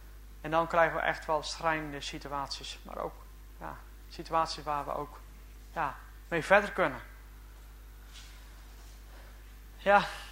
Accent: Ouddorp, South Holland, Netherlands; Van, ik kom van Ouddorp vandaan.

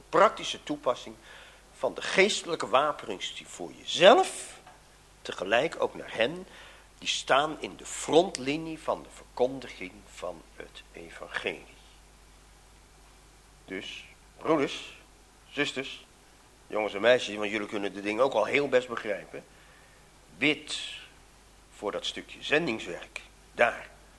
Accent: Holland, Netherlands; En dat is voor ons als Hollanders soms ook nog in ons eigen dialect.

